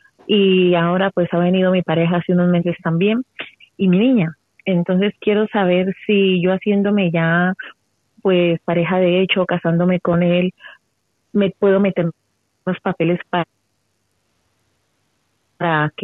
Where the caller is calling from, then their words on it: Madrid, Community of Madrid, Spain; de Vallecas.